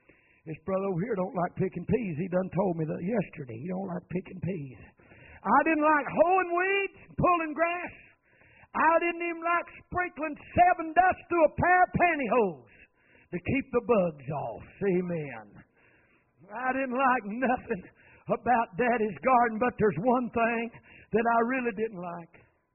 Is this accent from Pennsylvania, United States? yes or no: no; North Carolina, United States; Now, I'm from Randolph County, North Carolina, and it's probably like this land up here in the hills of Virginia. The county I'm from, we've got red clay